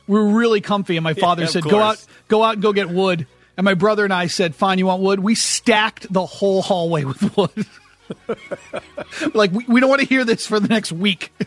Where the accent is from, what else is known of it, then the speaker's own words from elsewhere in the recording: New England, United States; I grew up in New England, so I know, but it's a different kind of cold.